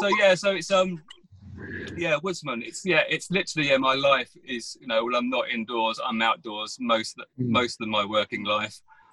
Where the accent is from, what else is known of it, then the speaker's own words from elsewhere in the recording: South East England, United Kingdom; I grew up in Berkshire, but in the Chiltern Hills. And we had a big, lovely woodland right on our back doorstep.